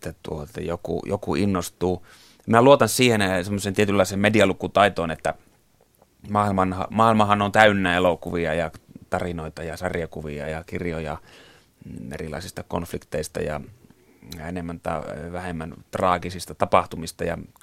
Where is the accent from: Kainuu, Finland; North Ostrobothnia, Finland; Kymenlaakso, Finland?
Kainuu, Finland; moved away as an adult; now in Helsinki, Finland; kun minä olen Kainuusta kotoisin ja siellä asunut 20 vuotta ja nähnyt syrjäseutujen elämää Kainuussa